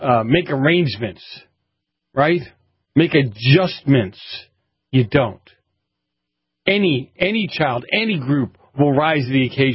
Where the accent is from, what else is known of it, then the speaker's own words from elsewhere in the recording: Boston, Massachusetts, United States; So growing up in quote-unquote the inner city, growing up in Boston